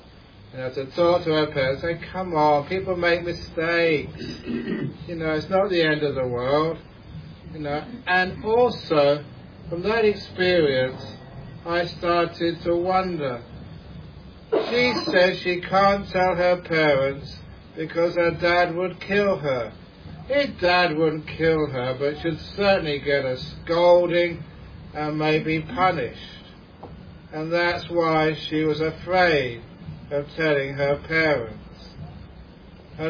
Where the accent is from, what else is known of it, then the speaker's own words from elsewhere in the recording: Acton, London, United Kingdom; born there; I came from a society, as you did, I was born in Acton in London